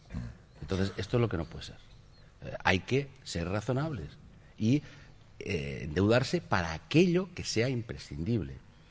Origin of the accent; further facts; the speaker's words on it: Valencian Community, Spain; los 5 millones de españoles que somos valencianos, no estamos tratados con equidad.